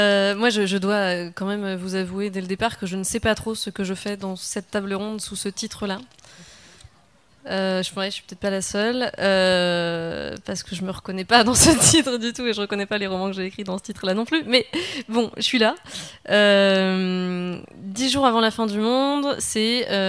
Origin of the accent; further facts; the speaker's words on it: Brittany, France; Et c'est bien pratique, je suis bretonne.